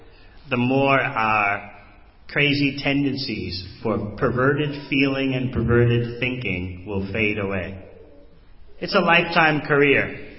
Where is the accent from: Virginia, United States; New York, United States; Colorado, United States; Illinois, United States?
New York, United States; New York City; When I was a little child growing up in New York City, the neighborhood was like that.